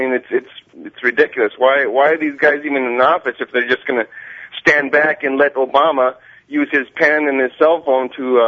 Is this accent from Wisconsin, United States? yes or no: yes; Superior, Wisconsin, United States; I'm from Superior, so Superior 70-30 Democrat Republican.